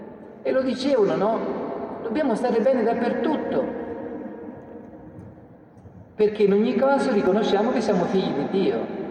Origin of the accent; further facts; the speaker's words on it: Marche, Italy; io sono marchigiano